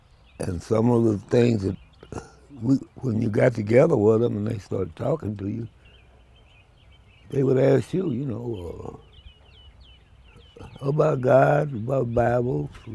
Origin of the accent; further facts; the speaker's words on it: Pauls Valley, Oklahoma, United States; also born or lived in Caldwell; Well, I was born in Caldwell, so I was about 4 years old, and my dad and my mother moved to Oklahoma, Paul's Valley. And went to high school in Wynnewood, Oklahoma, and graduated.